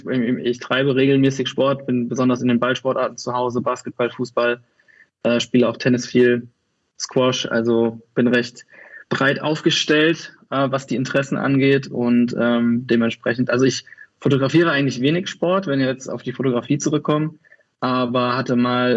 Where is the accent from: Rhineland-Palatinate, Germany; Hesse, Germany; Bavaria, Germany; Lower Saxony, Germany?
Rhineland-Palatinate, Germany; Kaiserslautern; now in Cologne, Germany; ich komme aus Köln, also ursprünglich komme ich aus Kaiserslautern, aber bin seit 17 Jahren in Köln, von daher stelle ich mich immer als Kölner vor.